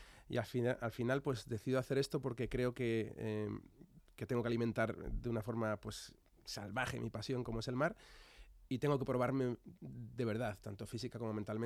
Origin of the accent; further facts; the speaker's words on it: Santander, Cantabria, Spain; Yo soy de Santander. Yo soy de Santander. He vivido ya en tantos sitios, pero soy de costa, claro, soy de mar.